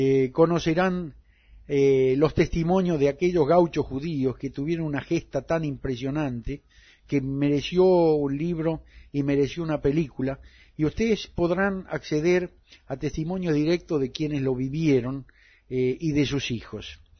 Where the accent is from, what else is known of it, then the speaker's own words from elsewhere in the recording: Buenos Aires, Argentina; Yo he sido educado como argentino y como tal amo profundamente el tango. El tango, como ustedes saben, es la música nacional de los porteños, que somos los nacidos en la ciudad de Buenos Aires.